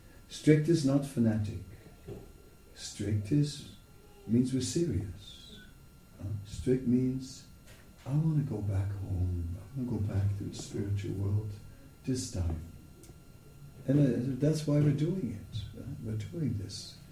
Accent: Netherlands; I'm from the Netherlands and it's a country of boats, you know

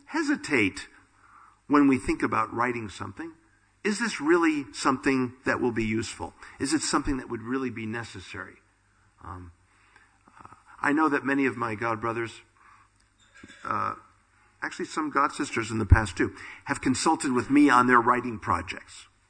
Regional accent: United States; First, you'll forgive me that I'm American, right?

